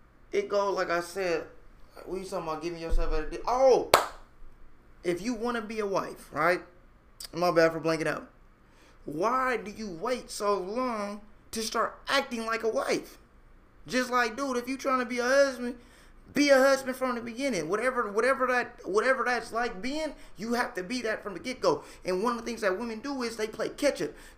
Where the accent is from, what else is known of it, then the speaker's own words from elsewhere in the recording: California, United States; Like, first of all, I'm from California.